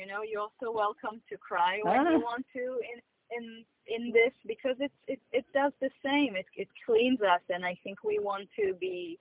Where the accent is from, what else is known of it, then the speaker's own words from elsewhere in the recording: Israel; now in Abroad; since I moved away from Israel to here. And the cultural difference makes me feel sometimes hidden or forgotten